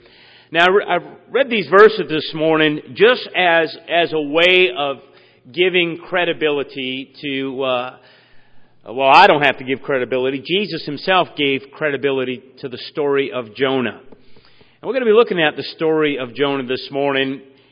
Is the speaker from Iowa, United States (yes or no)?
no; Massachusetts, United States; accent: New England; now in Michigan, United States; I'm from New England, so if I have a little bit of an accent. You know, I never knew I had an accent until I came out to Michigan. It's true. I grew up in Massachusetts, never left the state